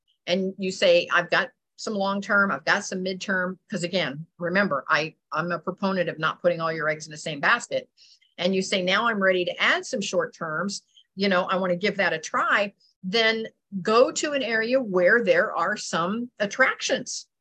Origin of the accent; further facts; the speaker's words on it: Columbus, Ohio, United States; And I'm from Columbus, Ohio.